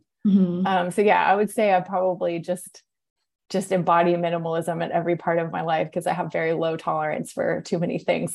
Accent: Atlanta, Georgia, United States; But when I moved to Atlanta, which is my hometown, I ended up getting a job at Carter's

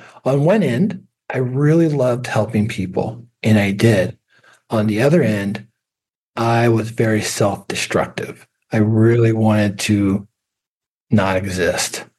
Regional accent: Kansas City, Missouri, United States; Kansas City, Missouri. I also lived on the Kansas side as well. So grew up in Kansas City, Missouri, but also lived on the Kansas side.

